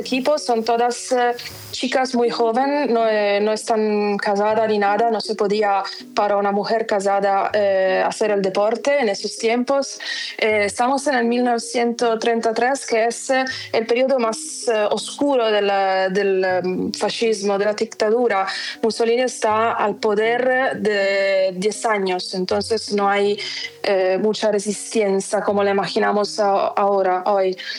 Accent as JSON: {"language": "Spanish", "country": "Italy", "second_language": "Spanish", "said": "soy italiana, periodista y escritora."}